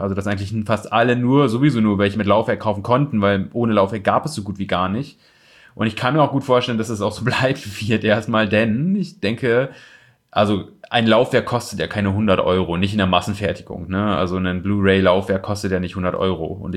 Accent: Osnabrück, Lower Saxony, Germany; da wo ich herkomme aus Osnabrück

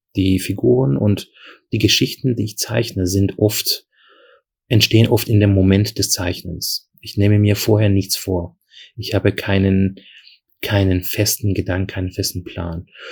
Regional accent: Heidelberg, Baden-Württemberg, Germany; Damals als Heidelberger hatte ich nicht viel von Mannheim gesehen.

